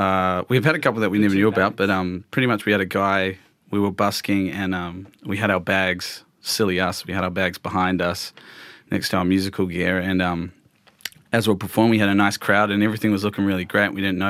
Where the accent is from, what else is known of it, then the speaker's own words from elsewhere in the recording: New Zealand; And we're from New Zealand, which is like anywhere you can get to the beach in like an hour.